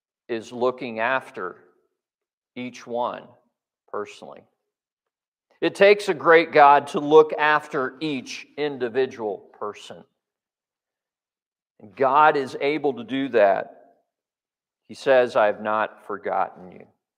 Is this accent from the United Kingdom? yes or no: no; Hong Kong; Remember growing up in Hong Kong, very densely populated country.